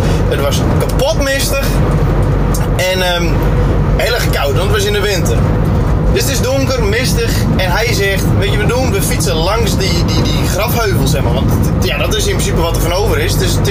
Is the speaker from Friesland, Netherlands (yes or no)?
yes; Friesland, Netherlands; Zoals jullie Nederlandse luisteraars waarschijnlijk al gehoord hebben, kom ik uit Friesland.